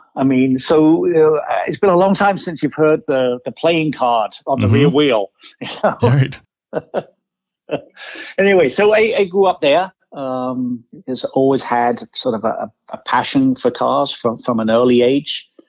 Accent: South East England, United Kingdom; I grew up in Kent, Southeast England. I was probably within earshot of Brands Hatch Racetrack

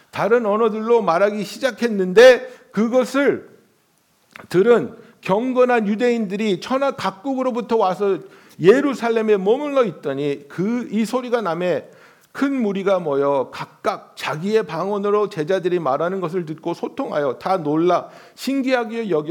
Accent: South Korea; now in United States; 우리들이 한국에서 왔지만 우리 애들은 미국에서 태어났어요.

